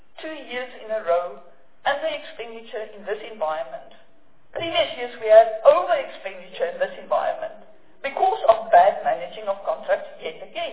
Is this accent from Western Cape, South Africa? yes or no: no; Pretoria, Gauteng, South Africa; One that I grew up in Pretoria, that I know from being this big.